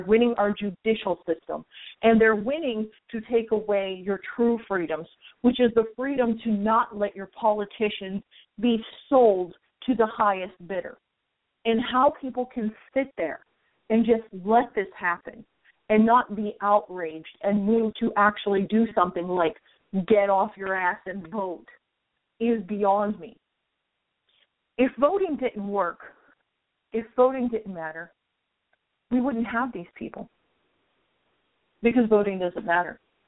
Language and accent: English; United States; I'm an American. Damn it, I have a say in what happens in my country and with my judicial system.